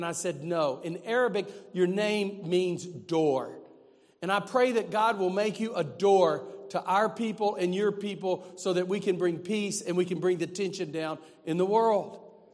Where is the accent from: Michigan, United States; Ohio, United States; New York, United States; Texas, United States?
Texas, United States; I'm from East Texas, not real smart people.